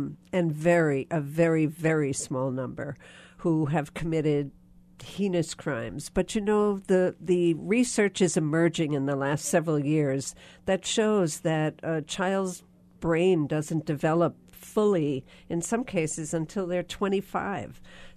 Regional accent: East Coast, United States; I grew up on the East Coast riding my sled down a hill, standing up because I was so cool

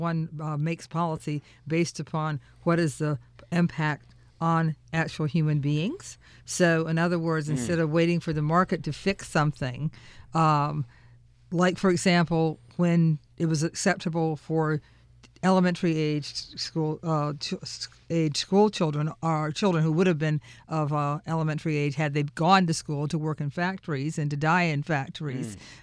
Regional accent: Ohio, United States; there are earthquakes in my home state of Ohio.

